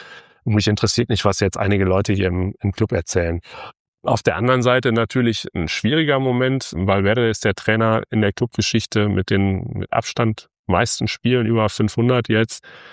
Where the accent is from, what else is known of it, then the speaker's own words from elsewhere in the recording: North Rhine-Westphalia, Germany; Ich habe in Heidelberg studiert. Ich bin selbst aus dem Münsterland, aber ich habe in Heidelberg studiert